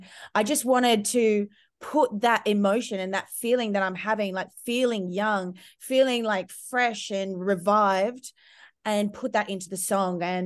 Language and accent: English; Melbourne, Victoria, Australia; we're from Melbourne, yeah, and we had quite a severe lockdown.